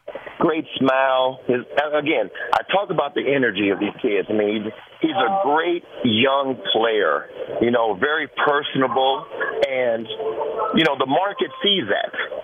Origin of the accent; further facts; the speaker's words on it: Cincinnati, Ohio, United States; But when I'm talking about my hometown team, I refer to it as we. And the Cincinnati Reds fans